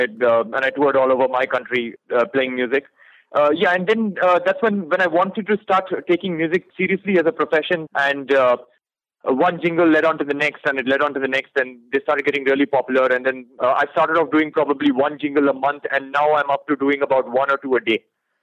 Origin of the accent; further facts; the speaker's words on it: India; since I'm Indian